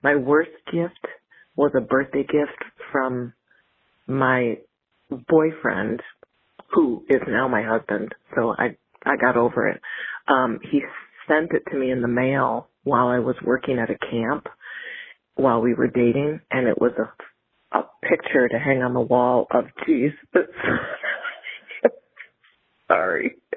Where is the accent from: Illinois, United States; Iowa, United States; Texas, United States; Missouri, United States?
Illinois, United States; also born or lived in Minnesota; I'm from Southeast Minnesota and grew up in Illinois.